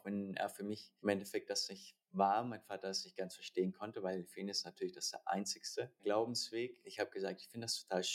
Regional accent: Würzburg, Bavaria, Germany; Ich bin in Würzburg geboren, aufgewachsen.

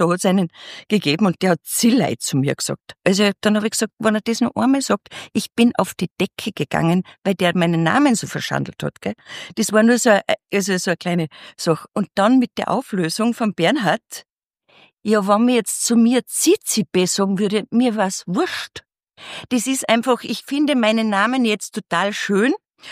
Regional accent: Salzburg, Austria; Genau, ich komme aus dem Salzburger Land, das wird man gleich hören.

